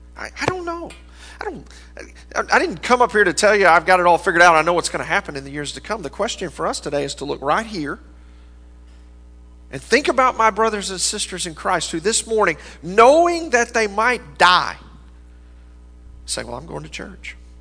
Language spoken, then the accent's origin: English; United States; We're in America. That's beside the point, isn't it? Being an American is not going to get me into heaven, okay?